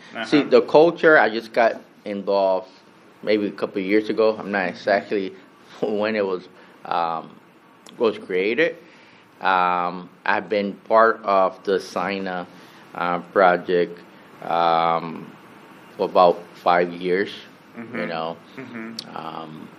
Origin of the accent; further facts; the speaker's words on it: Hartford, Connecticut, United States; I was born and raised in Hartford. Soy Puerto Riqueño, familia Puerto Riqueña.